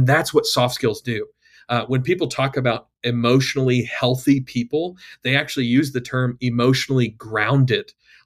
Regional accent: the South, United States; I grew up in the South, so we don't have a lot of snowy whiteout conditions.

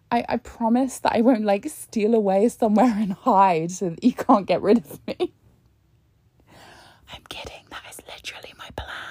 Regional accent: Scotland, United Kingdom; And then you look at what the UK government are offering us, and we're like, I'm Scottish now, what the fuck?

